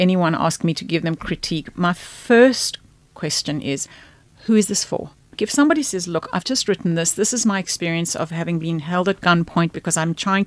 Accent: South Africa; now in Australia; We emigrated from South Africa in 2001 and came to Australia.

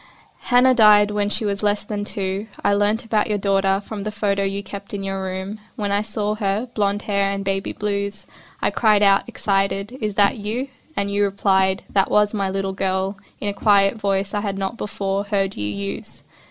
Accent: Sydney, New South Wales, Australia; I grew up in Southwest Sydney, and a lot of my friends growing up were Bengali too

